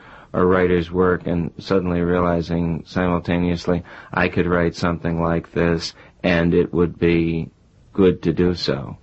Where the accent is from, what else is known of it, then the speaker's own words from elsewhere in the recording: Buffalo, New York, United States; now in New York City, United States; I was born in Buffalo some 46 years ago and grew up there and have lived in New York City for most of my presumably adult life, off and on.